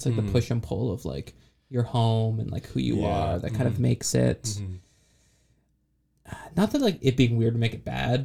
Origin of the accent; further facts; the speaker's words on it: United Kingdom; also born or lived in United States; I'm British and American at the same time.